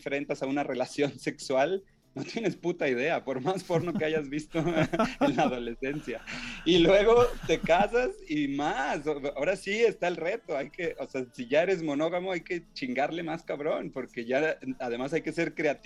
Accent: Mexico; Sí. Soy mexicano.

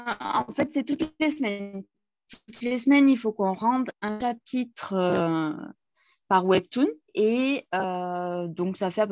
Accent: Auvergne-Rhône-Alpes, France; moved away as an adult; now in South Korea; je viens d'Ardèche. Donc vraiment petite ville d'Ardèche. Je suis partie faire mes études à l'autre bout de la France, à La Rochelle

